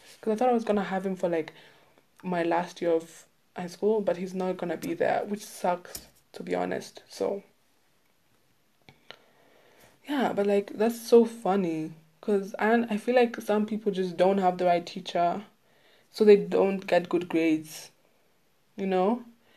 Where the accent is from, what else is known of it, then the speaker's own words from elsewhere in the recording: Kenya; Because I'm Kenyan. And, like, Kenya is known for having, like, runners.